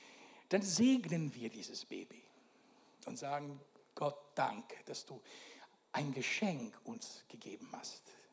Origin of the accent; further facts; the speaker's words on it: Italy; Sorry, ich bin Italiener